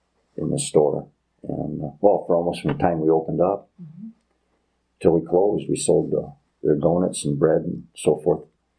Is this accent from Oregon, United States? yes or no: no; Monroeville, Pennsylvania, United States; I started out for Don Morrow when I grew up in Monroeville when I was 15.